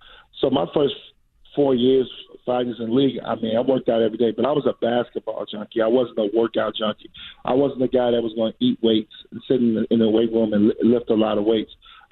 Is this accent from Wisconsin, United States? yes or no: no; Chicago, Illinois, United States; I'm a kid from Chicago. I know Isaiah very well.